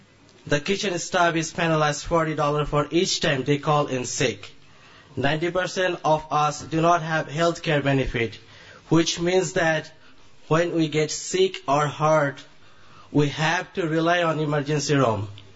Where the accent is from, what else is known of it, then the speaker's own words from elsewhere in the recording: Bangladesh; now in Queens, United States; I'm from Bangladesh and I live in Queens.